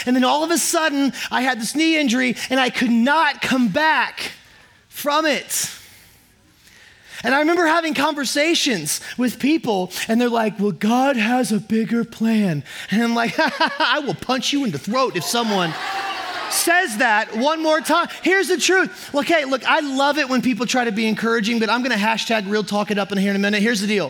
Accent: Indiana, United States; So when I was growing up, I grew up in Indiana, and Indiana is a state where we play a lot of basketball.

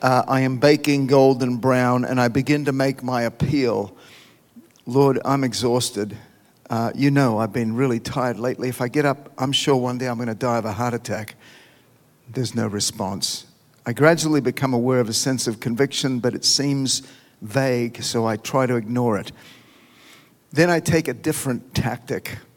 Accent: Sydney, New South Wales, Australia; moved away as an adult; my mind went back to my family in Australia, probably because it was Christmas. I was thinking about the day when I waved goodbye to them 6 months earlier from Sydney Harbour on my way to Panama.

